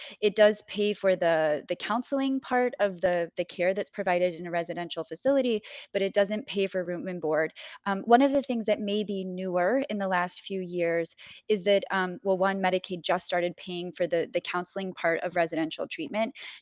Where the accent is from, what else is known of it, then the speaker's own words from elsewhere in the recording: Illinois, United States; I'm actually from rural Illinois initially, it's an hour to the nearest methadone program from my hometown.